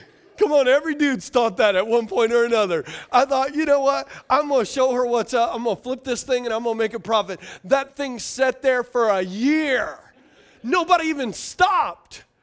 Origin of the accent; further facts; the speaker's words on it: Louisiana, United States; I grew up on boats. I grew up in Louisiana. So from a little kid, my grandpa and my dad oystered, shrimped, fish.